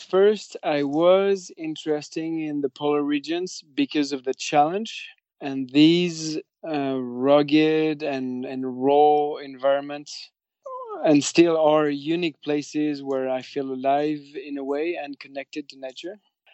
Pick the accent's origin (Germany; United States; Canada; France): France; Biarritz, Nouvelle-Aquitaine; And so that's where I grew up in Biarritz, which is a surfer town.